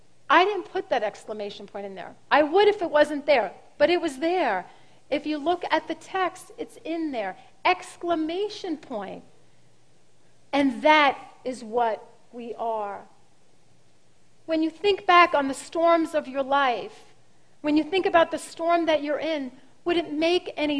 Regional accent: Brooklyn, New York, United States; I think about when we were kids growing up in Brooklyn, my father would take my brother Tommy out swimming in Coney Island.

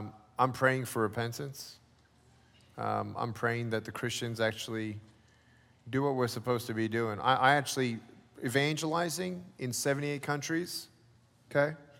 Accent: Texas, United States; I live in Texas. I call it the United States of Texas. And I love being a Texan. I got my hat and I'm getting my belt buckle.

